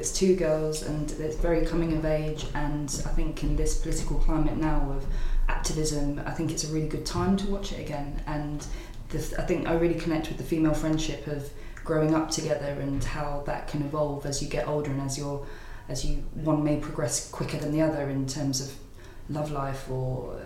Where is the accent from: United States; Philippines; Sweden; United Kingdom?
United Kingdom; Hackney, London; She's from my hometown of Hackney